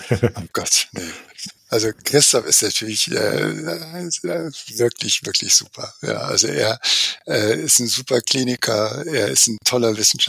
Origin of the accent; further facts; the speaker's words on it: Northern Germany, Germany; Tut mir leid, das geht einem als Norddeutscher.